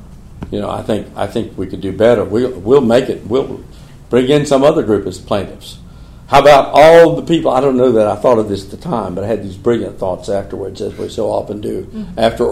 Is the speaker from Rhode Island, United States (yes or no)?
no; Florida, United States; And I come from Florida. I live in Florida now, where we have the most active revelation of data and information